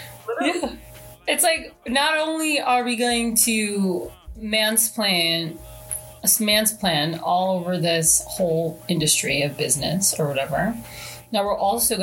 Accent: New York, United States; I actually had a physical therapist tell me once that she was surprised that I was from New York because I spoke so eloquently.

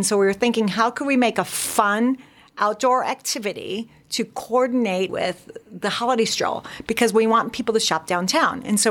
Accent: Michigan, United States; I grew up in Michigan, and I would skate

